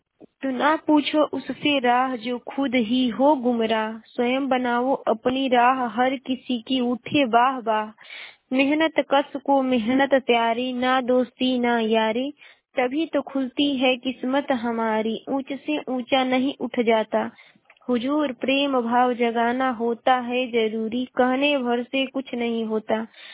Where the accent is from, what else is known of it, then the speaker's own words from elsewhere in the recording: Ballia, Uttar Pradesh, India; और मैं बलिया जिले की निवासी हूँ।